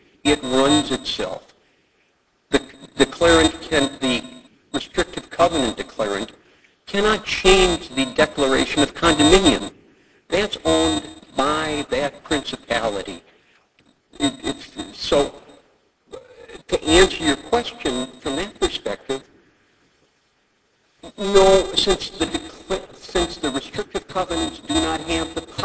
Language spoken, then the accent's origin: English; Ireland; I apologize for being Irish.